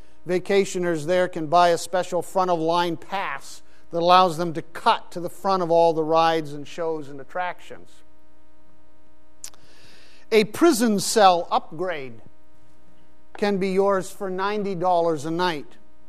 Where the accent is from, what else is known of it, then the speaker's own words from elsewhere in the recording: Pakistan; When I grew up in Pakistan, we lived inside a compound with a big wall around it.